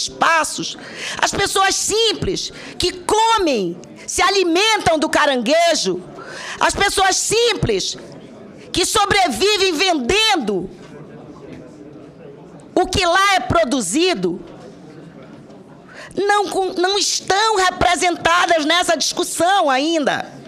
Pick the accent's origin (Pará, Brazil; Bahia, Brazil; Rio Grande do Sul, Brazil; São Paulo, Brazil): Pará, Brazil; não apenas porque sou da Amazônia, porque sou do estado do Pará